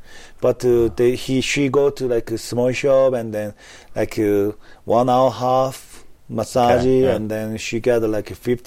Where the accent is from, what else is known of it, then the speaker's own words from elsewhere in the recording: South Korea; English is a second language; So I entered this house, and then hi, owner, I'm from Korea.